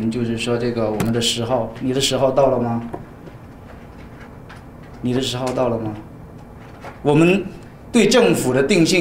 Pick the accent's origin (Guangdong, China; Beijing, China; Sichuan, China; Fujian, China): Guangdong, China; accent: Cantonese; Chinese is a second language; 我都有一些口音，因为我是广东话啊